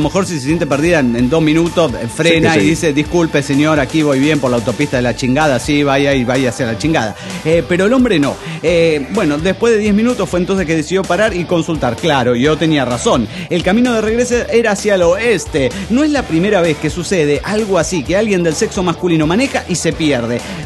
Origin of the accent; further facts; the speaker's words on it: Panama; de Panamá.